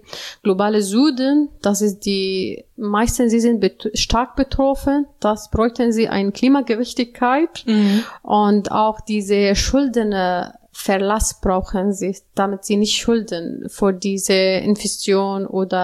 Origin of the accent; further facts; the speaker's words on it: Aleppo, Aleppo Governorate, Syria; German is a second language; Ich komme aus Aleppo-Stadt und das ist wirtschaftlich mehr als landwirtschaftlich.